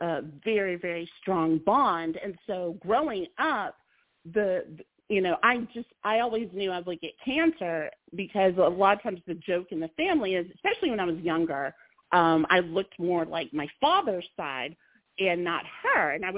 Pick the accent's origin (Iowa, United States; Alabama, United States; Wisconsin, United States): Iowa, United States; born there; I was born in Iowa, y'all. Like, yes, there are black people in Iowa.